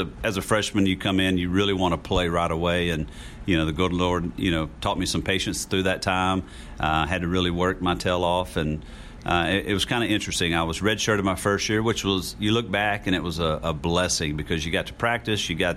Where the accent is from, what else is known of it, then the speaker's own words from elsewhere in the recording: Pace, Florida, United States; it really was the closest university to my hometown. You know, Florida State was 180, you know, something miles. Hattiesburg was a little bit less, so it was the closest Division I school to Pace, Florida